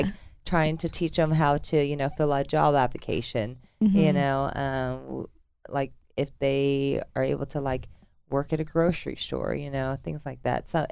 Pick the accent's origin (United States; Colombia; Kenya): United States; Arlington; In Arlington.